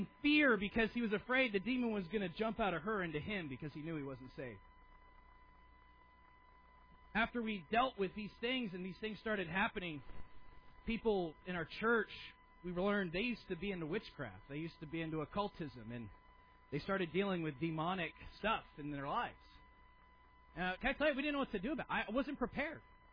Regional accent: United States; I thought, oh, she's just got to be on drugs, because I'm an American.

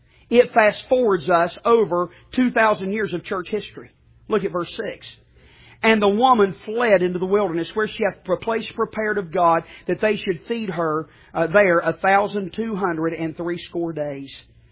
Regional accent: United States; I love America. I am American through and through. I bleed red, white, and blue.

